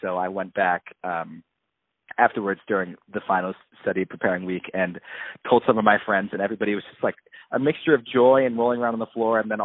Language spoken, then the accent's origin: English; Arizona, United States; now in Los Angeles, United States; I'm from Arizona, so I love having a car again.